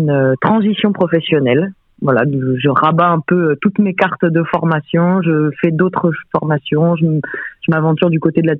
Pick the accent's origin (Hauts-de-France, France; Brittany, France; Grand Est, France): Grand Est, France; Reims; Moi, déjà, je suis originaire de Reims.